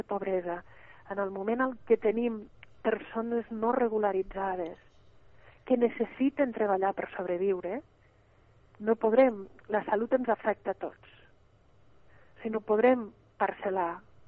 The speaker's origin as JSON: {"language": "Catalan", "town": "Lleida", "region": "Catalonia", "country": "Spain", "said": "jo soc de Lleida, no sé si es nota en la forma de parlar"}